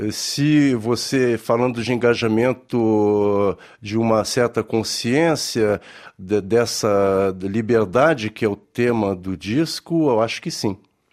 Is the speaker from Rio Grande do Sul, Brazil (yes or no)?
yes; Porto Alegre, Rio Grande do Sul, Brazil; e eu, que venho de Porto Alegre